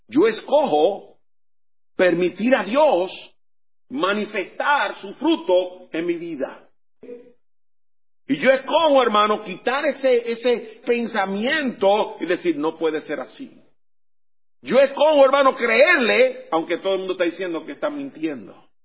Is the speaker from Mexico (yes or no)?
no; Puerto Rico; No le estoy sacando en cara, como decimos en mi país, de qué pata cojea. ¿Usted entiende eso, hermano? Es un refrán de Puerto Rico, quizás.